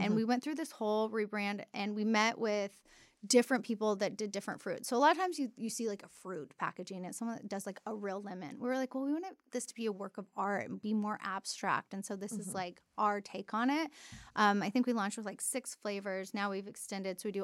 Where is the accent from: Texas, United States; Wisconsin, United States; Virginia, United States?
Texas, United States; like I grew up in Texas, cherry limeade Sonic.